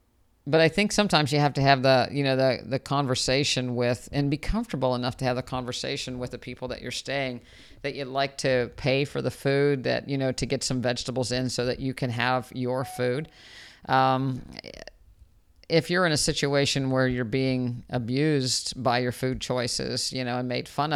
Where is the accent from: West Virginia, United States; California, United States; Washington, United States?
West Virginia, United States; You know, I'm from West Virginia, and, you know, I don't know how many, there's not very many listeners out there from West Virginia.